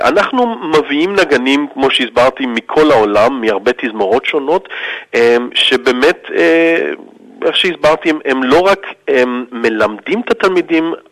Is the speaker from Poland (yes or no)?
no; Australia; also born or lived in Israel; now in Germany; אני גדלתי באוסטרליה, נולדתי בישראל, אבל ההורים שלי ירדו לאוסטרליה שהייתי עוד ילד קטן, בן 3, אבל אצלנו בבית דיברנו עברית. עד היום אני מדבר עברית עם ההורים שלי. אני כבר עזבתי את אוסטרליה לפני איזה כמעט 25 שנה, אני גר בגרמניה